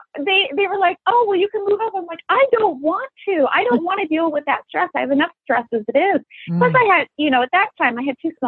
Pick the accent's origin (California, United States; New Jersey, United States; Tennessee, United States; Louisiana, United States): California, United States; San Diego; also born or lived in Santa Barbara, United States; and originally growing up in San Diego, there wasn't a whole lot of places like that available. But in my early 20s, I lived in Santa Barbara